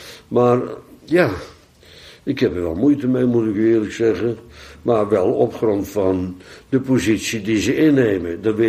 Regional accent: Netherlands; Wij zijn Nederlanders, wij vinden dat sowieso problematisch. We hebben altijd problemen gehad met overheid.

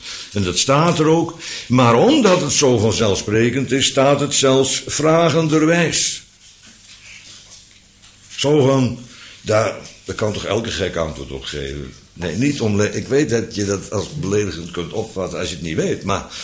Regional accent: Netherlands; Ja, het wordt kliederen, daarom heb ik er ook een hekel aan, maar ik ben ook een Nederlander.

